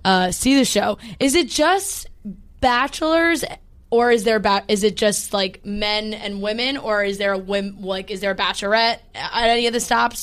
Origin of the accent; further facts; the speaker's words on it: New Jersey, United States; you have a show in New Jersey that's like right by my hometown.